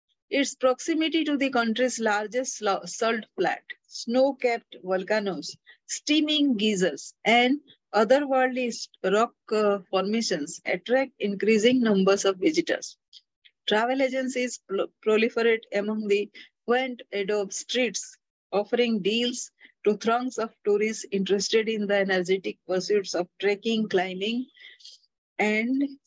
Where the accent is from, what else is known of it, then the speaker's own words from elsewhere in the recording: Singapore; With supreme assuredness, I announce that I'm from Singapore and hence very accustomed to the heat.